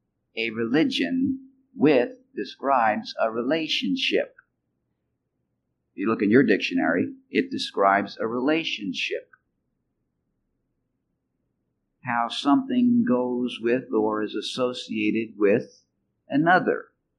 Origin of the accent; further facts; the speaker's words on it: New York City, New York, United States; I grew up in New York City. I grew up on Neptune Avenue, one block away from Coney Island, near Bay 7.